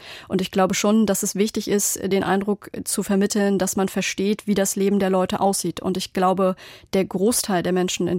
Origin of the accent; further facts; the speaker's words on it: East Germany, Germany; als Ostdeutsche, als Frau, als jemand, der auch aus nicht der gleichen sozialen Schicht kommt wie Friedrich Merz